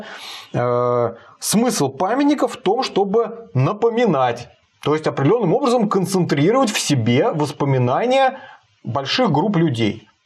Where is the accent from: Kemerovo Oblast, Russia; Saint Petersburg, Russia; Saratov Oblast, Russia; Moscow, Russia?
Moscow, Russia; ну, я сам москвич